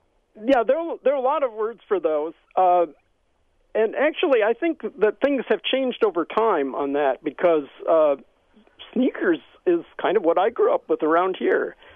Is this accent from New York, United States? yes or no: yes; Brooklyn, New York, United States; now in Pewaukee, United States; I am from Brooklyn, the two phrases my kids always laugh at is dungarees and sneakers.